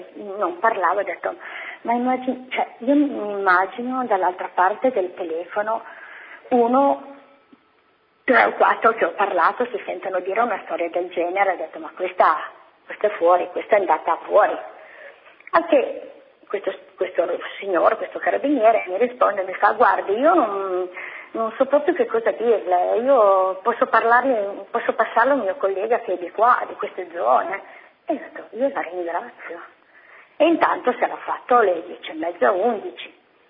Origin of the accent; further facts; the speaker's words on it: Piedmont, Italy; noi siamo di Neide, provincia di Cuneo